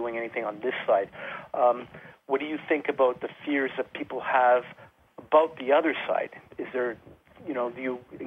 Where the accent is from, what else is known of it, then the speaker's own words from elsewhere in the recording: Montreal, Quebec, Canada; So I'm originally from Montreal, where it was very, very wicked traffic.